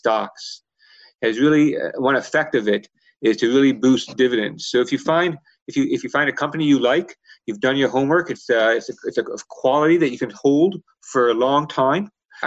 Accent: Chicago, Illinois, United States; You know, I grew up in Chicago

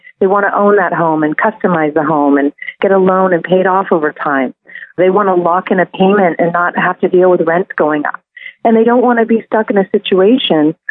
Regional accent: San Francisco, California, United States; I'm born and raised in San Francisco

